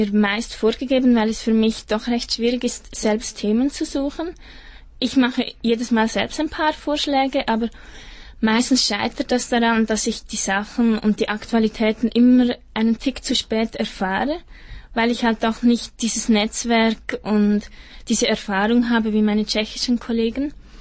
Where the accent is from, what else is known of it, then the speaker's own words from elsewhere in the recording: Switzerland; dass bei uns in der Schweiz junge Leute